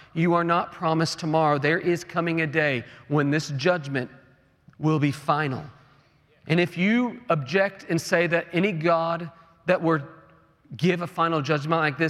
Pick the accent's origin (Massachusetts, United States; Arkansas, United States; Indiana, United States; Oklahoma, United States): Oklahoma, United States; Y'all know I'm from Oklahoma. And growing up in Oklahoma, I had to take shelter from countless tornadoes.